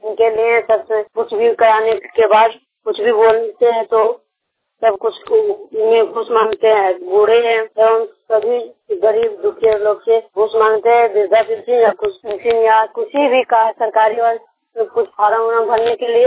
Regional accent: Murani, Jharkhand, India; हमारे गांव हजारीबाग से हजारीबाग जिले गांव मुरानी में

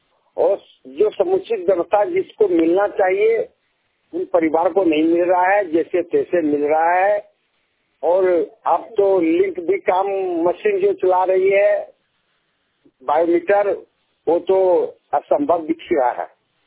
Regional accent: Basantpur, Jharkhand, India; देवघर जिला से कृषक व समाज सेवी थाना जसीडी पंचायत धरबादी ग्राम बसंतपुर के रहने वाला हूँ।

